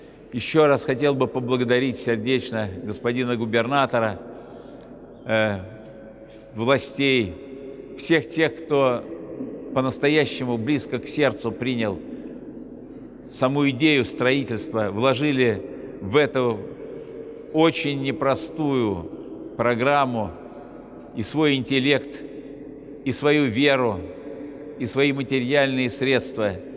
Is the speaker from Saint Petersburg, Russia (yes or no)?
yes; Saint Petersburg, Russia; покровителем моего родного города Санкт-Петербурга.